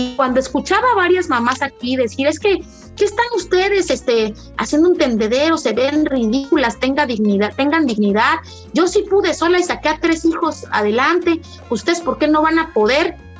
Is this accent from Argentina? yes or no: no; Oaxaca, Mexico; Yo vengo de Oaxaca y me las sé, pero perfectísima.